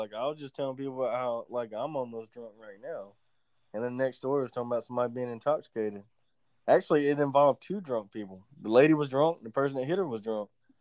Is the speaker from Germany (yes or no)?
no; Alabama, United States; Well, no, I mean, you know, we're from Alabama.